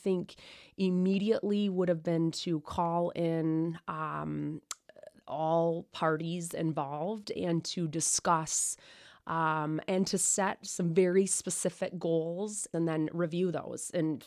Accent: Traverse City, Michigan, United States; I'm born and raised in Traverse City. My mom is also from here and my grandparents are from here.

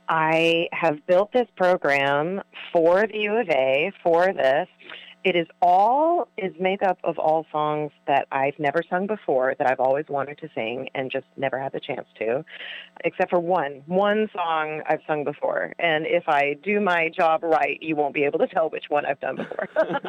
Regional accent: Arkansas, United States; growing up in Arkansas, I always thought of 33 as the Jesus birthday.

